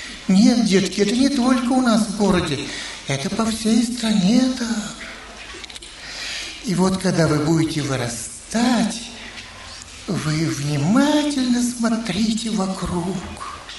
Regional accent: Saint Petersburg, Russia; Я жил тогда, мое детство прошло в Ленинграде.

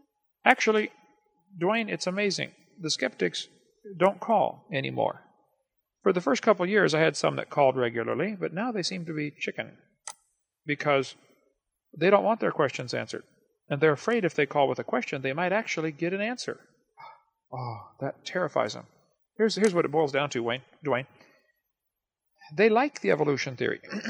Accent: South Africa; I am a South African, and your calling blesses me.

